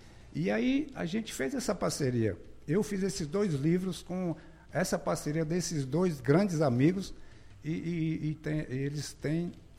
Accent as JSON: {"language": "Portuguese", "town": "Vitória da Conquista", "region": "Bahia", "country": "Brazil", "tie": "born or raised there", "said": "todos eles daqui de Conquista, da minha terra onde eu nasci, né?"}